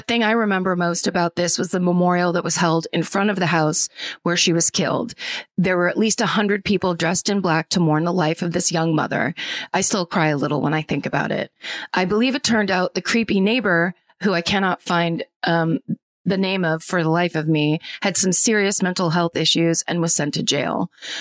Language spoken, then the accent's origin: English; Farmington, New Mexico, United States; I grew up in Farmington, New Mexico. I don't know if we get that many emails from New Mexico.